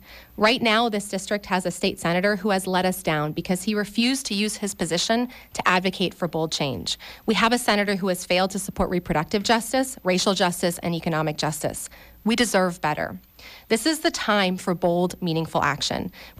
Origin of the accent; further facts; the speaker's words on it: Cohasset, Massachusetts, United States; I love Sandy Beach in my hometown of Cohasset.